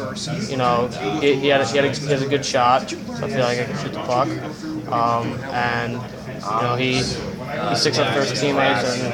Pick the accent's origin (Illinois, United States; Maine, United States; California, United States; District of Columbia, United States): Illinois, United States; Hinsdale; I grew up in Hinsdale, Illinois, like 25 miles west.